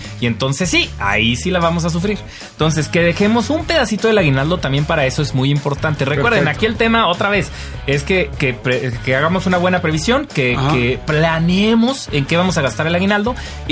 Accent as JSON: {"language": "Spanish", "country": "Mexico", "said": "la verdad es que como mexicanos no pensamos mucho en eso"}